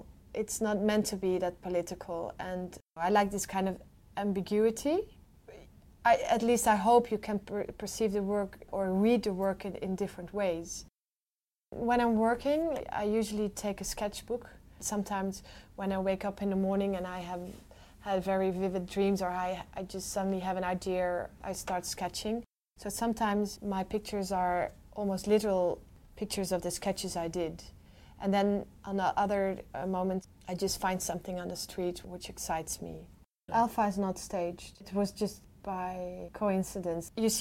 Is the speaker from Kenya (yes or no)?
yes; Kenya; I grew up in Africa, partly in Kenya.